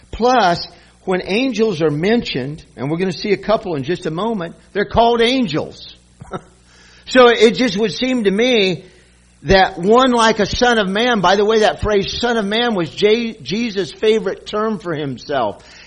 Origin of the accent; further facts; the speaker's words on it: Kansas, United States; I'm from Kansas, wheat country, and I love seeing those golden fields of wheat blowing in the wind.